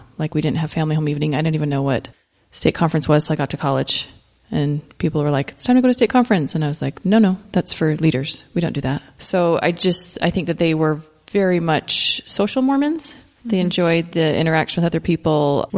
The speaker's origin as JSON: {"language": "English", "region": "Utah", "country": "United States", "tie": "born or raised there", "said": "I was born and raised in the church. I grew up in Salt Lake County."}